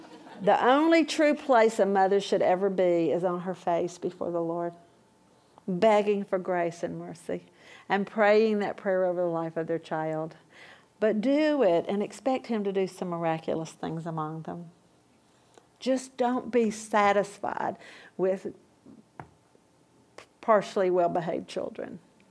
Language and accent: English; Atlanta, Georgia, United States; I grew up in South Atlanta, good old Southern Baptist school. My daddy was a deacon, but we didn't talk about spiritual things at home.